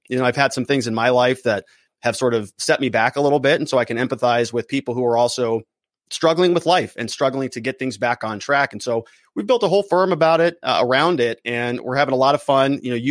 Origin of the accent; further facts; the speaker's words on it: Arizona, United States; I was born and raised here in Arizona, and I've basically lived my whole life here.